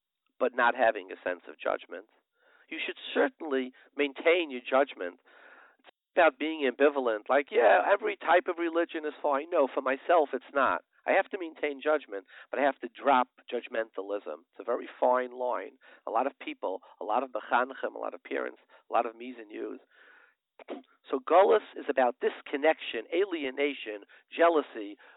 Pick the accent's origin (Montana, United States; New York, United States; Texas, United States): New York, United States; Brooklyn; I remember that I grew up in a, I used to hear that in Satma, I grew up in Borough Park